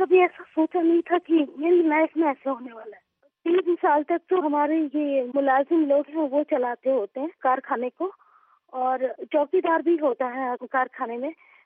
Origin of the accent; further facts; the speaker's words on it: Mumbai, Maharashtra, India; born there; ہمارے والد صاحب سرکاری ملازم تھے, ان کا تبادلہ ہر 5 سال بعد ہوتا تھا. بڑے بھائی جان کی پیدائش کشمیر میں ہوئی اور ہم دو بھائی بہنوں کی پیدائش بمبے میں ہوئی. بچپن اور جوانی مختلف ریاستوں میں گزرا اور تعلیم مختلف ریاستوں میں پائی.